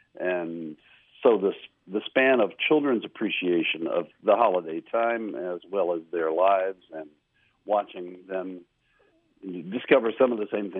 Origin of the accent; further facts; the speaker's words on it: Dorsey, Maryland, United States; semi-autobiographical story of me growing up in Dorsey, Maryland, and the surprise that came on Christmas Day.